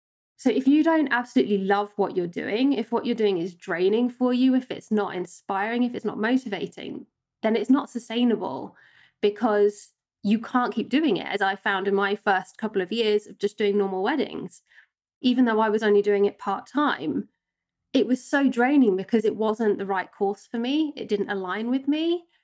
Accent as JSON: {"language": "English", "region": "England", "country": "United Kingdom", "moved": "yes", "lives_now": "Innsbruck, Austria", "said": "I am from England originally, but I live here just outside Innsbruck in the Austrian Alps, which I've lived for, I think it'd be 11 years this year now, maybe 12."}